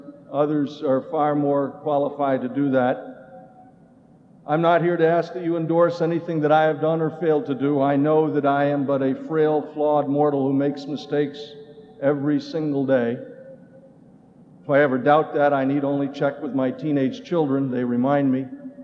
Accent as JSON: {"language": "English", "region": "Texas", "country": "United States", "tie": "born or raised there", "said": "this great choir from Metropolitan Baptist in my home state of Texas."}